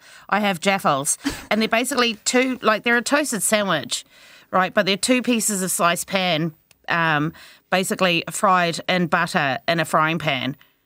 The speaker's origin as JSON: {"language": "English", "country": "New Zealand", "said": "I'm actually from New Zealand."}